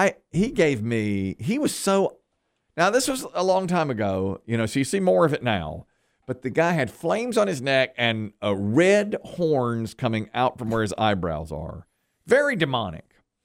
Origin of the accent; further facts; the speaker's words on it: Ashburn, North Carolina, United States; I'm from Ashburn, North Carolina.